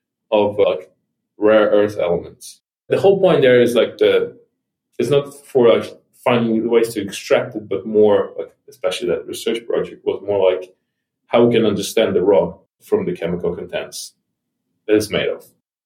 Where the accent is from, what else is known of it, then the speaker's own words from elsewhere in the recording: Ukraine; I'm a geologist from Ukraine.